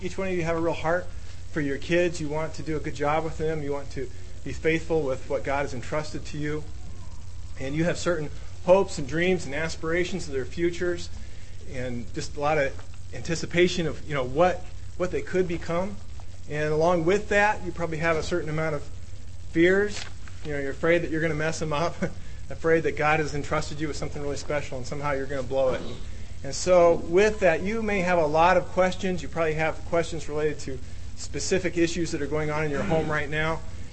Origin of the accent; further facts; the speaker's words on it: Iowa, United States; We are both originally from Iowa, and you can cheer if you're from Iowa.